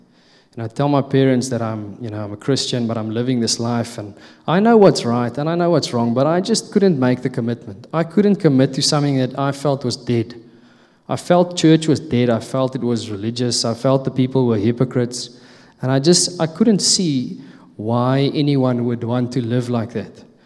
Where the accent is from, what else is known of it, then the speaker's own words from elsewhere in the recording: Corriedo, Eastern Cape, South Africa; also born or lived in Windhoek, Namibia; I was born in Windhoek in Namibia, and my parents lived there for 13 years, and then we moved to the Eastern Cape in a very, very small town called Corriedo.